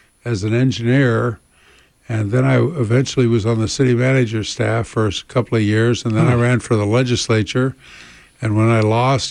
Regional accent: Pacific Beach, California, United States; And we moved, eventually lived in, and I was raised in Pacific Beach.

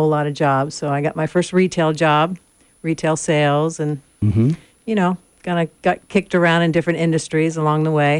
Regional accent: Los Angeles, California, United States; I grew up in the San Fernando Valley. Yes, I'm afraid to say I am a Valley girl.

